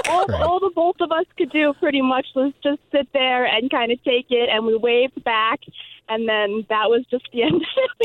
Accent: Long Island, New York, United States; I'm from Long Island, from the North Shore.

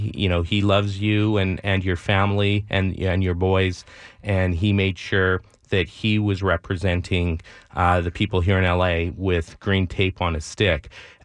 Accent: Winnipeg, Manitoba, Canada; Stu Gershman spent a lot of time at our house growing up in Winnipeg.

